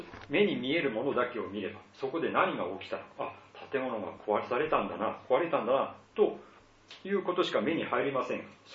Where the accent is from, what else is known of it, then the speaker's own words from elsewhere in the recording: Iwate, Japan; 先週岩手に、帰ることができまして、